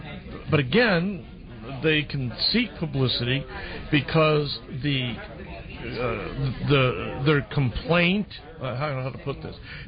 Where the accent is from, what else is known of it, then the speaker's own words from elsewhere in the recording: Connecticut, United States; I'm from Connecticut. I live near Milford.